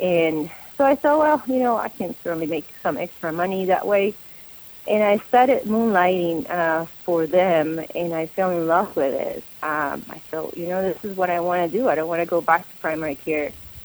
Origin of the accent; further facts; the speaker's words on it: Colombia; moved away as an adult; now in United States; I grew up in Columbia, went to med school there, and then I wanted to pursue my residency training in the United States. And so I moved to the States about 15 years ago, initially to Florida